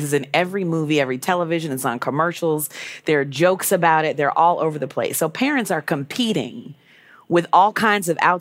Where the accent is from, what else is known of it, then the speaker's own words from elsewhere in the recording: Illinois, United States; I always say … from Illinois because it rhymes and it sticks.